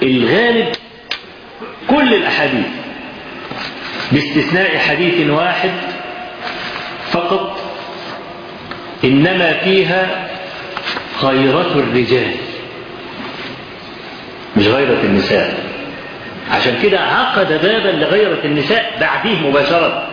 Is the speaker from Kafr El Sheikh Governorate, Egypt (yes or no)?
yes; Kafr El Sheikh Governorate, Egypt; وزعلانين جدا جدا ان عندنا في كفر الشيخ